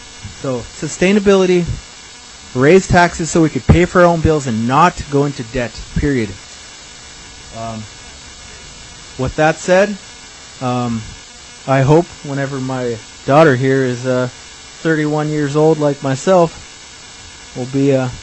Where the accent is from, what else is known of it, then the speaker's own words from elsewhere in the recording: Juneau, Alaska, United States; I'm here from Juneau.